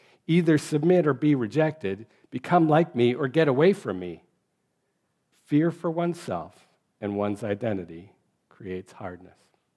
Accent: Saskatchewan, Canada; especially because I'm from Saskatchewan, right? There's no traffic there, right?

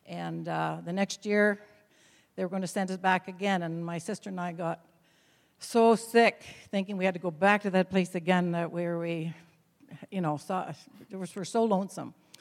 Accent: Deborah, Ontario, Canada; also born or lived in Espanola; Well, I grew up in Deborah, basically. We moved there when I was maybe 4 years old. I was born in Espanola. My parents had a farm there.

